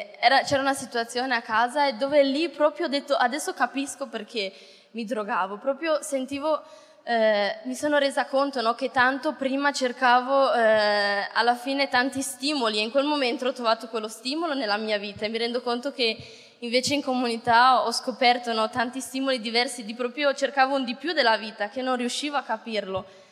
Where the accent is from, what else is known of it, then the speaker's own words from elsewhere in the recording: Vicenza, Veneto, Italy; sono entrata a Mogliano Veneto e io vengo da Vicenza, quindi ero vicino a casa